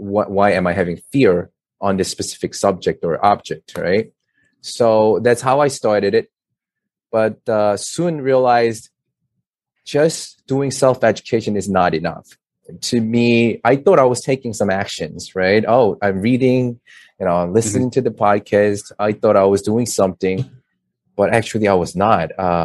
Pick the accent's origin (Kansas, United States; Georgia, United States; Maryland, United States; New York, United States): New York, United States; Of, oh, okay, I'm from New York, and this is like mainly crazy expensive market.